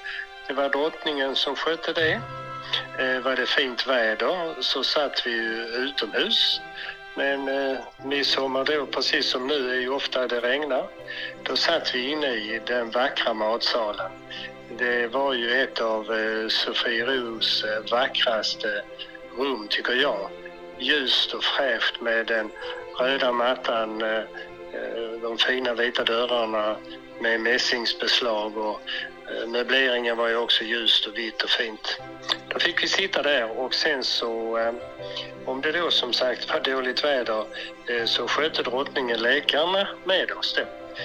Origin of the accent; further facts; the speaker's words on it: Helsingborg, Skåne, Sweden; Och där föddes jag då och mina två bröder, Claes och Kenneth, och vi växte upp där i väldigt fin miljö nära skog och hav